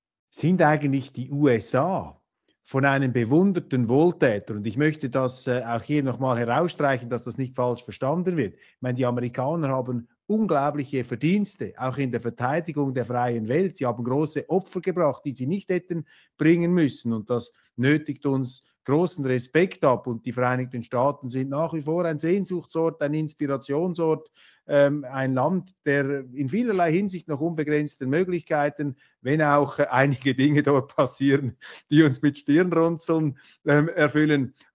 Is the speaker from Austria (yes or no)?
no; Switzerland; Und jetzt würde ich freihändig interpretieren als Schweizer. Ich bin ja Schweizer, ich stehe dazu. 25% Deutscher allerdings. Nobody's perfect.